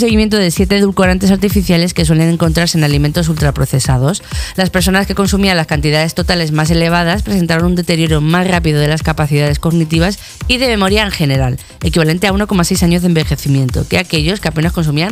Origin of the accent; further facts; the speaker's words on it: Lillo, Castilla-La Mancha, Spain; Son las fiestas, vale, de mi pueblo, de Lillo, de Toledo.